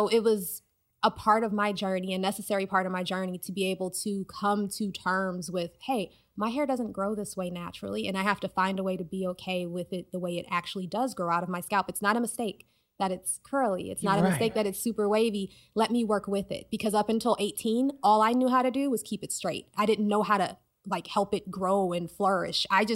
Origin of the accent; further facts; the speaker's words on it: United States; So I'm a Black woman, and I grew up in the United States, where highly textured hair is not seen as beautiful or professional.